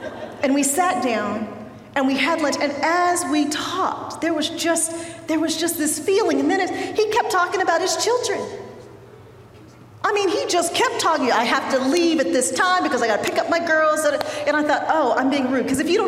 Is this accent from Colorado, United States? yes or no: yes; Denver, Colorado, United States; now in Atlanta, United States; even though we grew up in Denver, Colorado, where we went to middle school and high school together.